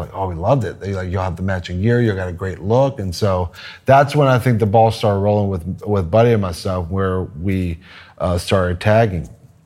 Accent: Texas, United States; which is funny because I'm from Texas, he's from Jersey.

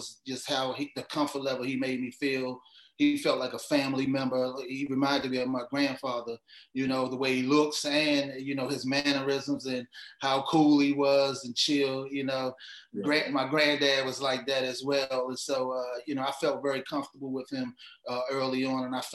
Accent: Maryland, United States; Well, you know, man, growing up in Prince George's County, man, I was a big Georgetown Hoyer fan with John Thompson

